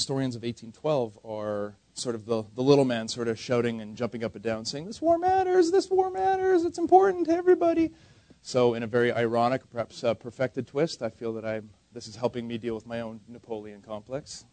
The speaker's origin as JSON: {"language": "English", "country": "Canada", "said": "It's nice to be introduced as a Canadian."}